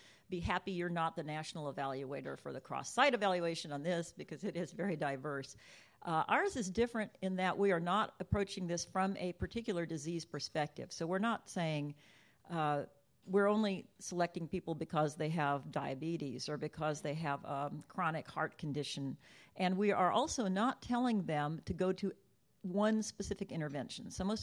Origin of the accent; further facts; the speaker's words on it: Texas, United States; and yes, I'm from Texas.